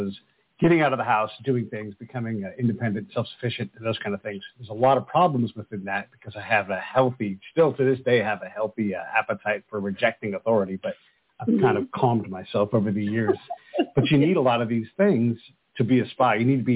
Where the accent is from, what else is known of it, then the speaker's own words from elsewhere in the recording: California, United States; Yeah, so I was born in California, in Oakland, and grew up in California. I'm multi-generational Californian as well